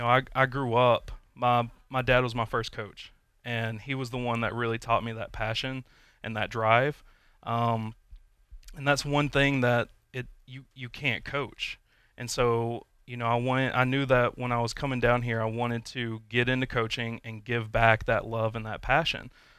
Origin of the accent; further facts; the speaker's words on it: Birmingham, Alabama, United States; I grew up in Birmingham, so me and my dad used to go watch a lot of UAB basketball.